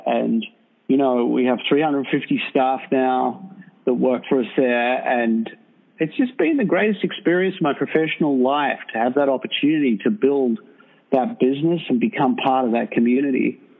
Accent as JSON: {"language": "English", "country": "Australia", "said": "I'm from Australia."}